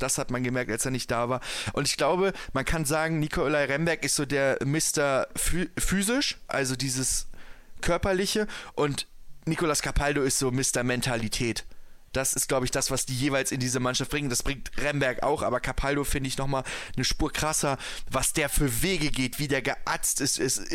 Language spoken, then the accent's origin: German; Hamburg, Germany; Das muss man auch als Hamburger nahtlos sagen.